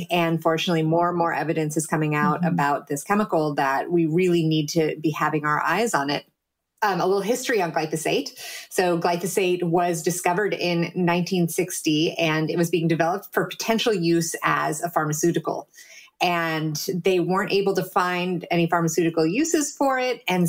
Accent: California, United States; I don't know if it's because I'm from Silicon Valley

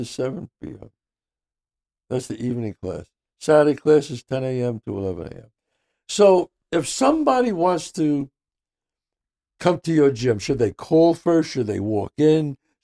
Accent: New York City, New York, United States; You know me. I'm from the Bronx.

